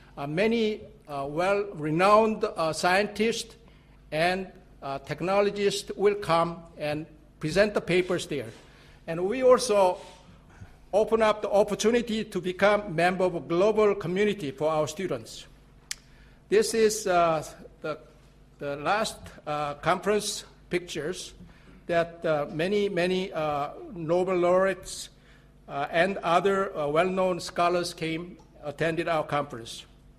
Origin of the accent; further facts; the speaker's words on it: San Jose, California, United States; I'm from Silicon Valley, San Jose, California.